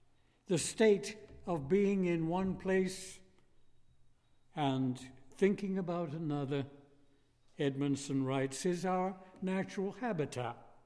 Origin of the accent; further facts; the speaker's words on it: England, United Kingdom; Eventually, I might get around to saying that, well, originally I came from England, because that must be it.